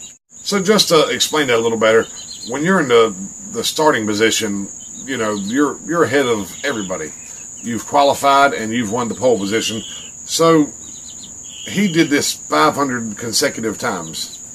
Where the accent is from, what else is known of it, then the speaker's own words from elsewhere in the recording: the South, United States; And yes, I'm from the South, and the majority of my high school are NASCAR fans.